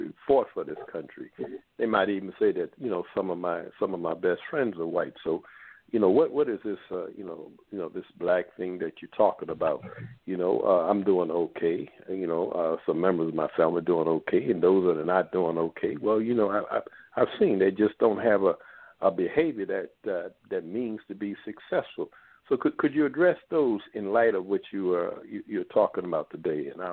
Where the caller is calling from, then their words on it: Baltimore, Maryland, United States; I'm calling from Baltimore, Maryland.